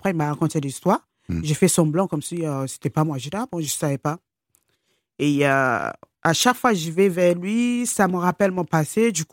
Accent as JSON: {"language": "French", "country": "France", "tie": "born or raised there", "said": "Oh, je me vois pas vivre ailleurs que la France. Parce que la France m'a tendu là-bas. J'ai grandi ici. J'ai plus d'amis en Afrique. Mmh. Et je réfléchis plus comme les gens au Nigeria."}